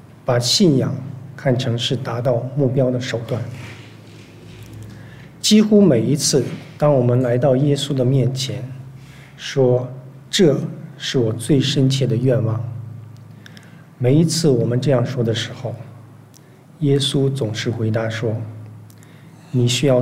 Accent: China; 这里的龙并不是我们中国人说的望子成龙的龙

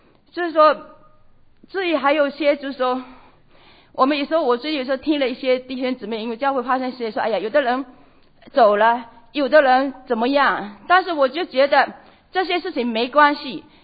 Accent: Fujian, China; 很多都是我们福建人，我们以前的传统，以前的教育

